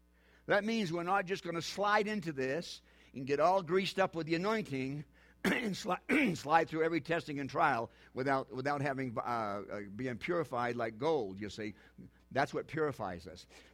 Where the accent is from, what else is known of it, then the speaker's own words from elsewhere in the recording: New Hampshire, United States; I'm from New Hampshire.